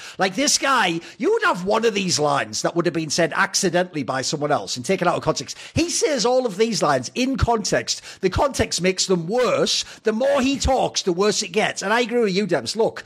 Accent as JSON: {"language": "English", "country": "United Kingdom", "said": "where I come from in the UK, I sound like I should be collecting a fucking like unemployment check with my accent, you idiot."}